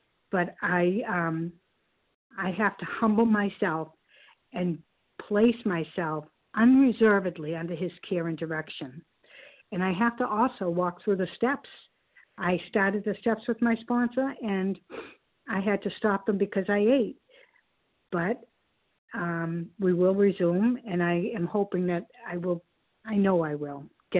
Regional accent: Massachusetts, United States; I'm from Cape Cod, Massachusetts.

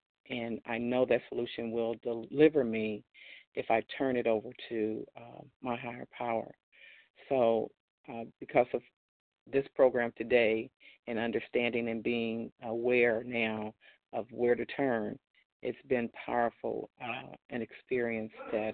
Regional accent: Ohio, United States; I'm from Ohio.

